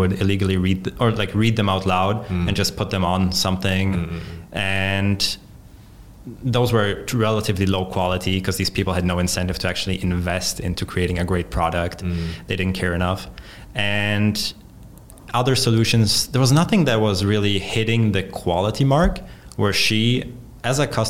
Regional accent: Austria; So for the name, the Polish pronunciation would be … because I grew up in Austria, the German pronunciation is

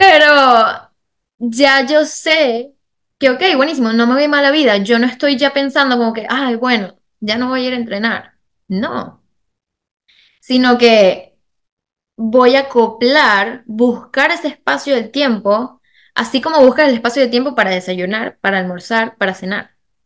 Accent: Venezuela; now in Miami, United States; yo soy venezolana, yo viví en Caracas y me mudé en el 2022, hace año y pico, a Miami. Y también dentro de toda esa mudanza, pues tuve que hacer una pasantía en Seattle por 3 meses

